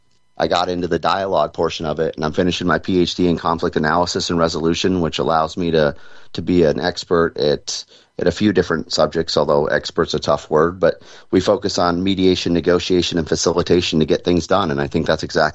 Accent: Grayling, Michigan, United States; I was raised in Grayling, Michigan, graduated from Grayling High School.

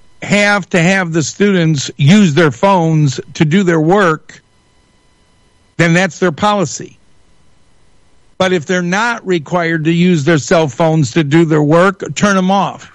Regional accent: Shelby Township, Michigan, United States; Growing up in Utica Community Schools, going to Shelby Junior High on Van Dyke, just north of 23 Mile, Mallow Junior High, eventually Eisenhower High School in Shelby Township.

